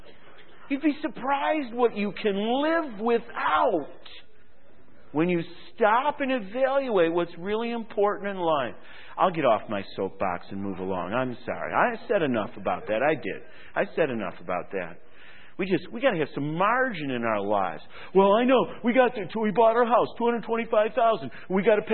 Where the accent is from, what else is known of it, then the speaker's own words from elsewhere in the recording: Rochester, New York, United States; I lived in the city. I grew up in the city. I know things have changed. I grew up on Bartlett Street between Genesee and Jefferson Avenue. I understand a little bit about the city. It's where I was born.